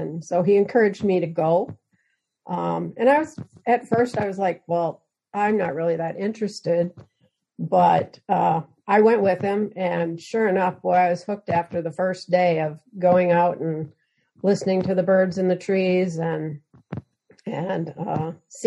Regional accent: Baraboo, Wisconsin, United States; I'm from Baraboo, Wisconsin. We're just north of Madison, about an hour.

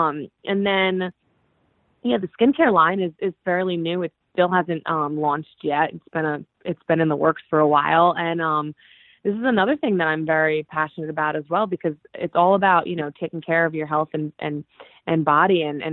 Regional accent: Yorktown Heights, New York, United States; I'm going to just kind of stay in New York, because I grew up in Yorktown Heights area.

